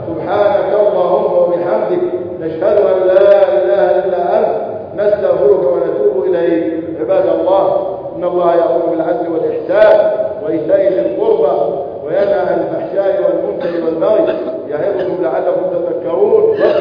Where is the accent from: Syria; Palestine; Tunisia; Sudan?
Palestine; واجعل بلدنا فلسطين آمنا مطمئنا